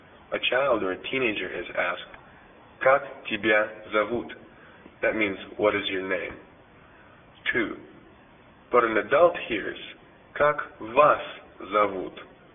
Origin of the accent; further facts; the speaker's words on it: United States; Russian is a second language; Я из Америки.